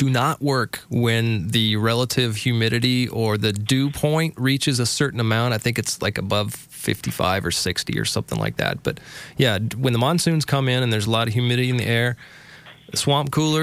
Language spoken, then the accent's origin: English; Phoenix, Arizona, United States; I don't remember being bothered by the heat when I was a youngster growing up in Phoenix.